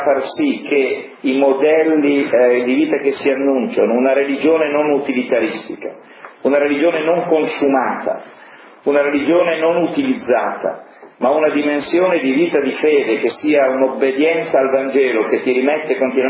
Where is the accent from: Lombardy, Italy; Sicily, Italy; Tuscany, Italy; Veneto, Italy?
Lombardy, Italy; Sesto San Giovanni; per noi che siamo di Sesto